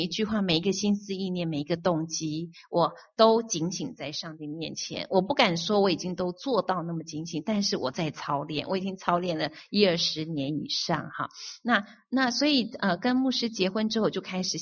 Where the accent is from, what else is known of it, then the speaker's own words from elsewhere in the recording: China; now in United States; 神给我的两句话可以写成我们中国人过年的门联